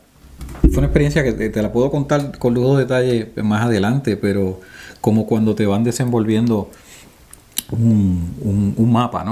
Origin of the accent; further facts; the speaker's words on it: Puerto Rico; moved away as an adult; now in Washington, United States; nací y me crié en Puerto Rico, en la isla del Coquí. Y pues por razones que solo Dios sabe, se me presenta la oportunidad de mudarme aquí a Washington D.C.